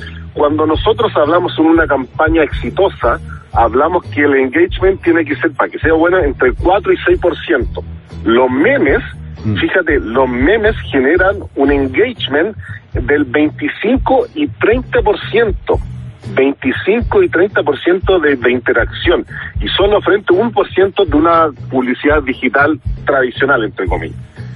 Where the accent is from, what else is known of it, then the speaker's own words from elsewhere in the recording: Chile; porque pucha que somos rápidos los chilenos con los memes